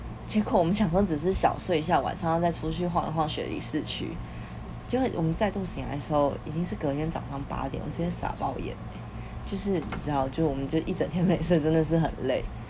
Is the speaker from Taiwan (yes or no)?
yes; Taiwan; now in Australia; 他知道我们从台湾来的